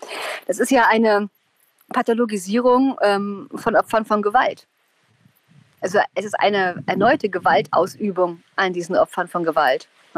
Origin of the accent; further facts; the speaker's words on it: East Germany, Germany; Ich bin in sehr liberalen Verhältnissen aufgewachsen. Meine Eltern waren Künstler, ich komme aus dem Osten.